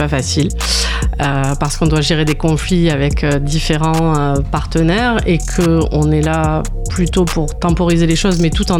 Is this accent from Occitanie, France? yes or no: yes; Sète, Occitanie, France; Je suis originaire de Sète.